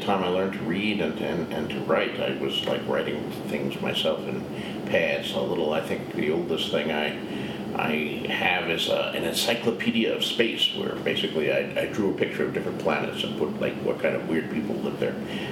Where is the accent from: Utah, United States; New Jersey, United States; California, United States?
New Jersey, United States; Bayonne; You know, I was born and raised in Bayonne, New Jersey.